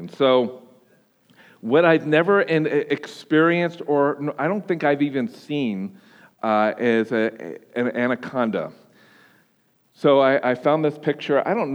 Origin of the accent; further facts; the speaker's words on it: Pennsylvania, United States; I grew up on the East Coast, and there's the Neshaminy Creek that would that I would go fishing